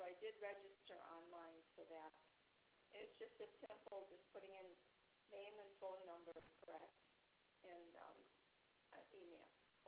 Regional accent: Wisconsin, United States; Sorry to take your time, but I'm from Wisconsin, and we got here late because was having some health issues anyway, so we didn't get here till the middle of January.

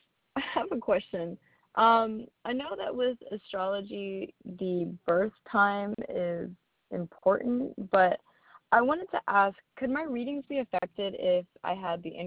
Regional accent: Guyana; born there; because I was born in Guyana and I have a citizenship abroad.

